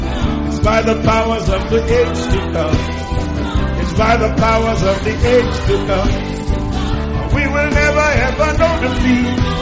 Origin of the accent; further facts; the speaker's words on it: Kagoro, Kaduna State, Nigeria; You see, I come from Kagoro.